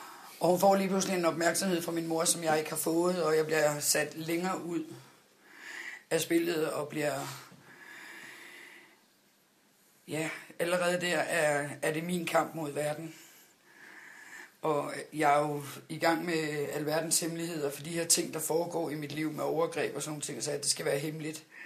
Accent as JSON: {"language": "Danish", "town": "Copenhagen", "region": "Capital Region of Denmark", "country": "Denmark", "tie": "born there", "said": "Jamen, jeg er 46, og jeg er født i København."}